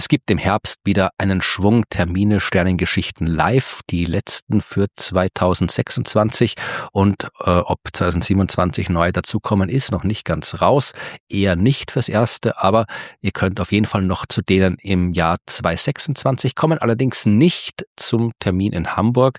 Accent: Baden, Lower Austria, Austria; nämlich am 19. November in Baden, meiner Heimatstadt

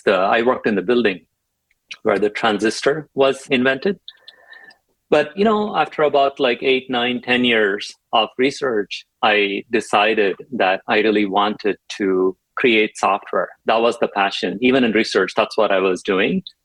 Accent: India; now in United States; Yeah, so I grew up in India.

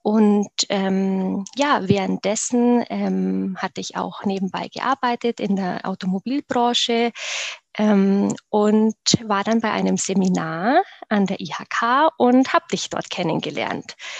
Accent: Augsburg, Bavaria, Germany; ich bin ursprünglich aus Augsburg, dort geboren und auch aufgewachsen

